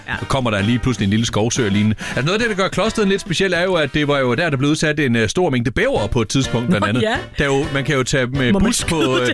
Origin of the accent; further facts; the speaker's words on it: Lemvig, Central Denmark Region, Denmark; Ja, altså jeg er jo fra Lemvig.